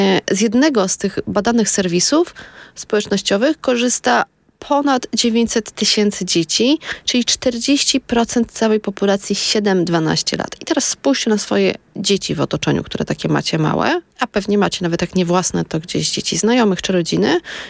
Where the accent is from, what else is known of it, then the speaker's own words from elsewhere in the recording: Warsaw, Masovian Voivodeship, Poland; jestem z Grochowa, Grochów do Brzechowa.